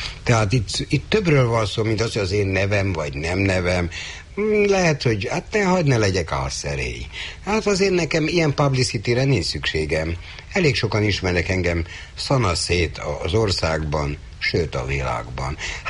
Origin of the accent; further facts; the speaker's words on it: Budapest, Hungary; mert a Józsefvárosból jöttem